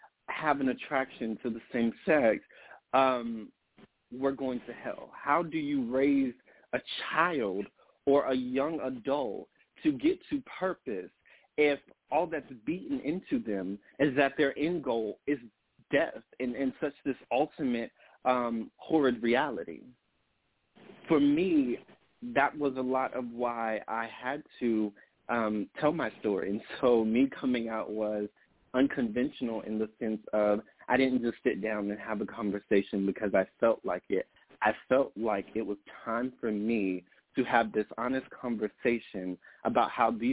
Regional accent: North Carolina, United States; As I said, I am from, well, I grew up in North Carolina, but originally from South Carolina.

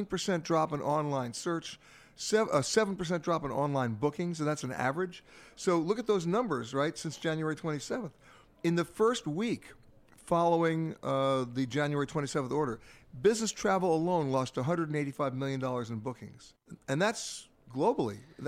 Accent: United States; Although, I have to tell you, and I'm almost embarrassed as an American to say this

